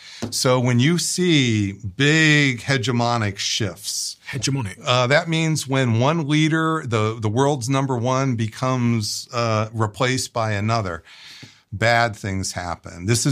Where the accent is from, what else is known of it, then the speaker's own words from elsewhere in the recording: Pennsylvania, United States; And I know, I'm from Western Pennsylvania. It's heartbreaking to me to watch what's happened to Pittsburgh over the last 30 or 40 years.